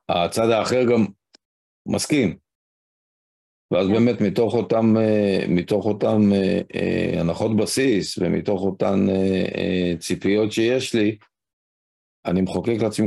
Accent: Rishon LeZion, Central District, Israel; גדלתי בראשון, והייתי לוקח בנות

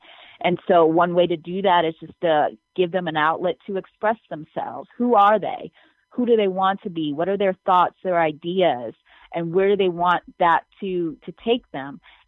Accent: New York, United States; The fact that I'm from New York, I would be remiss not to include New York as one of the places that I want us to be active in.

